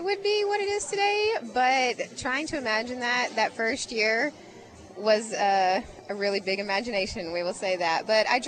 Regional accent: Crystal Beach, Texas, United States; My hometown is Crystal Beach, Texas.

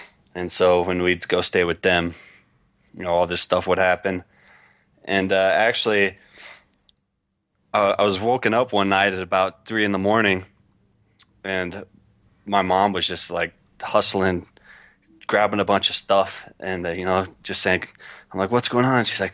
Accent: Port Arthur, Texas, United States; Anyways, I grew up in Southeast Texas. I was born in Port Arthur, Texas. It's a shithole.

